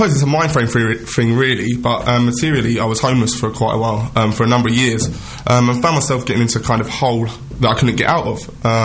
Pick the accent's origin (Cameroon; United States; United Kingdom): United Kingdom; England; 25. I am English.